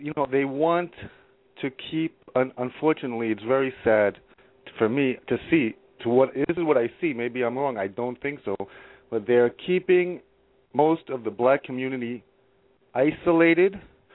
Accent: New York, United States; Yes. How you doing? I'm from New York.

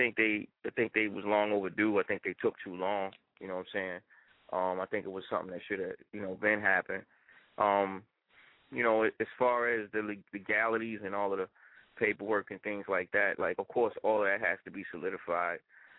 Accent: Baltimore, Maryland, United States; I come from Baltimore, so, you know, Baltimore is not a hip-hop, you know, hip-hop-based city.

